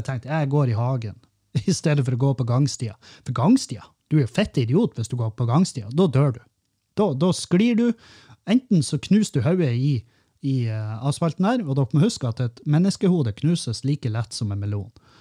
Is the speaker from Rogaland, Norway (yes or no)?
no; Bodø, Nordland, Norway; så er det vel når vi er hjemme i Bodø at vi går tur eller noe sånt.